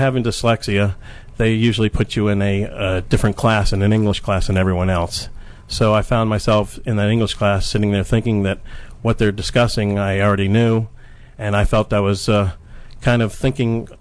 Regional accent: Wheaton, Maryland, United States; also born or lived in Washington, D.C. / Potomac; Well, I was born here in Washington, D.C. at George Washington Hospital. I grew up in the Wheaton area to start off with and then moved to the Potomac area.

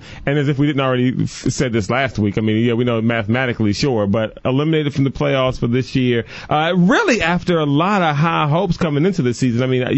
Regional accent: Washington, District of Columbia, United States; I grew up right there in Washington, D.C., northeast on Gerard Street.

